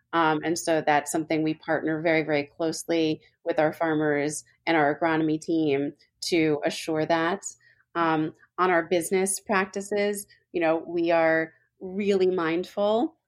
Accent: New York, United States; Especially I'm a New Yorker.

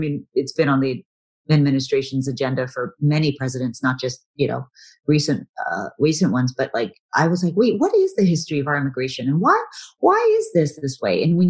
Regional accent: Texas, United States; Well, I have to say, growing up as a Texan, we're raised as being Texans first. There's such a pride of being from Texas and that Texans have and hold.

